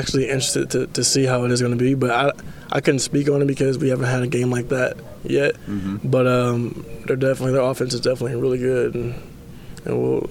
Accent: Houston, Texas, United States; born there; I was born in Houston. My dad, grandma, cousins, everybody's from Baton Rouge, though.

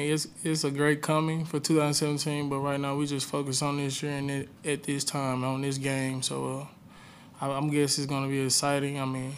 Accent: Mississippi, United States; It's fun always going back home and playing. I'm 2 hours from Mississippi State, so, I mean, he's on the coast. I'm on the top of the north

